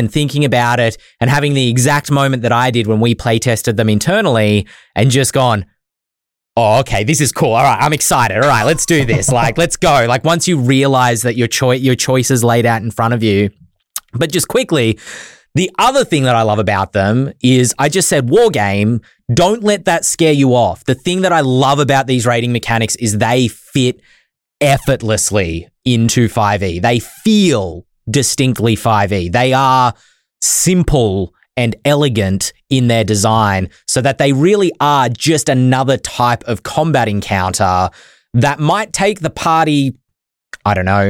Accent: Australia; accent: Australian; And I hope I'm saying that right with my Australian accent.

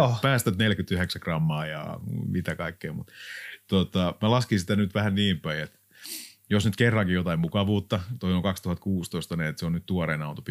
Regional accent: Satakunta, Finland; mä oon tuolta Satakunnasta kotoisin, niin silloin oli se kulttuuri

